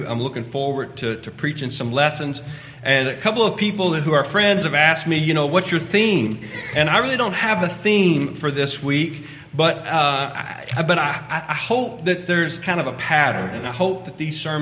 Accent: Kentucky, United States; also born or lived in Indiana / Arkansas / Mississippi; now in Albany, United States; Most people in Albany think that I'm from Texas, but I'm actually from Kentucky. Born and raised in Kentucky, and spent my first 10 years preaching just across the river in southern Indiana.

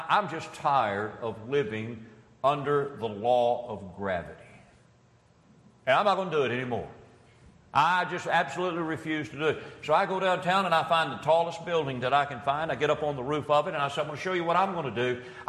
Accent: Louisville, Kentucky, United States; But when we were children, growing up in Louisville, Kentucky, we'd go down.

